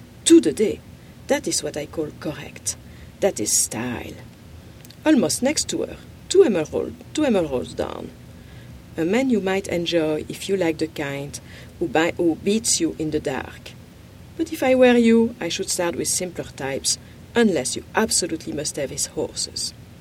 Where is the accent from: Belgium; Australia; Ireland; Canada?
Belgium; now in United States; I've been in the United States for more than 25 years, but my husband is French, and I'm from Belgium, and we speak French at home